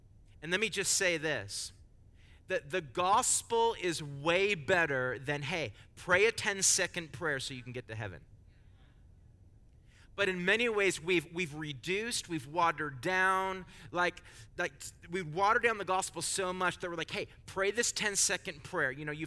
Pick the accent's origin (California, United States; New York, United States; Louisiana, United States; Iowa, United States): California, United States; It's like I come from California. I lived in California before moving here, so I leaned more toward In-N-Out.